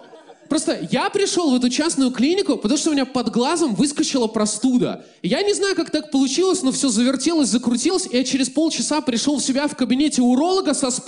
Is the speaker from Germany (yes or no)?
no; Belarus; now in Moscow, Russia; я белорус, и я живу в Москве